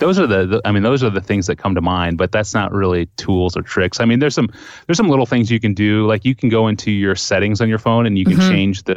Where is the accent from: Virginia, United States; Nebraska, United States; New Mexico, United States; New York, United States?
Nebraska, United States; I grew up in Nebraska, so there was no, like, I could choose.